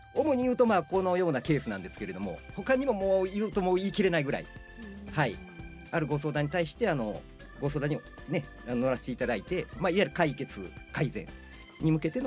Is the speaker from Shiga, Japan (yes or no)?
no; Kyoto, Japan; あの京都市の生まれで京都市育ちです。